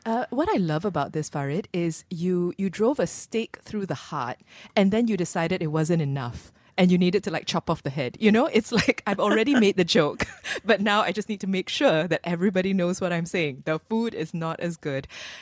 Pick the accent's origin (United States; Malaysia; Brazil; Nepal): Malaysia; I think that when you grow up with the variety of landscapes that we get in Malaysia, sometimes Singapore is also small.